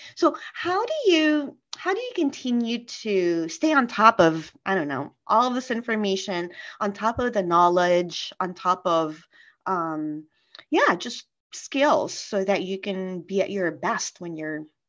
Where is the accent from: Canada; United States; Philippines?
Philippines; I'm not a native Spanish speaker, but I'm Filipina. So there's a lot of Spaniard that's been ingrained in our culture.